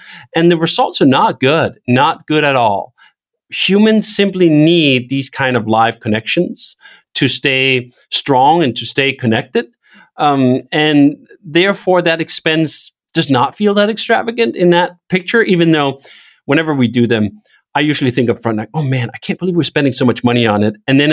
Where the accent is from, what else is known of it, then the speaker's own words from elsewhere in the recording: Denmark; I'm from Denmark, and I started working with Jason living in Denmark, and I've lived in Europe on and off over the years.